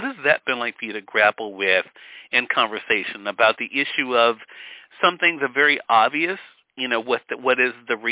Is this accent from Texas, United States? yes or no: no; Mississippi, United States; here in my home state of Mississippi, where we're on the radio dial